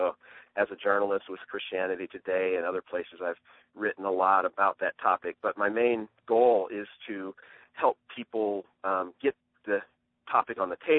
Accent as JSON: {"language": "English", "town": "Rockford", "region": "Illinois", "country": "United States", "tie": "born or raised there", "said": "Yeah, I'm from Rockford, Illinois, you know, about 90 miles northwest of Chicago, and I grew up in that period where, you know, the school desegregation was sort of the major issue on the table."}